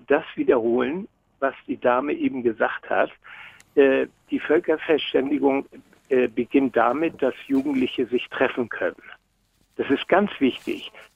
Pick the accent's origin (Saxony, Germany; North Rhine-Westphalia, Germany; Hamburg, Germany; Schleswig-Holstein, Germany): Schleswig-Holstein, Germany; Aumühle; now in Zarrentin, Germany; Ich bin ja nicht gebürtiger Zarentiner, muss ich ja dazu. Ich bin hierher gezogen, aber ich komme aus Aumühle.